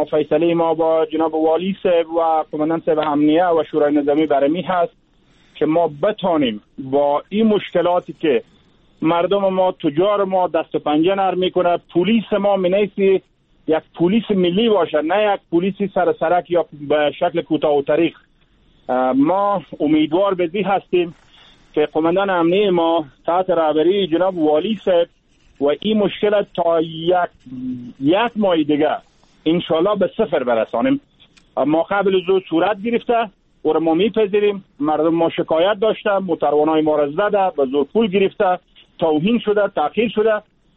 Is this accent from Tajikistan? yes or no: no; Farah, Afghanistan; مشکلات زیربنایی و اقتصادی داشته ما در ولایت فرا. ولایت ما درجه اول شده